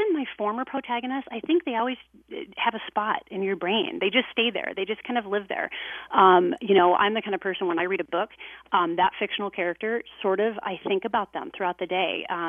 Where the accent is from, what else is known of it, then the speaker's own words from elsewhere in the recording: Iowa, United States; And my husband grew up in Des Moines, so we're both from Iowa.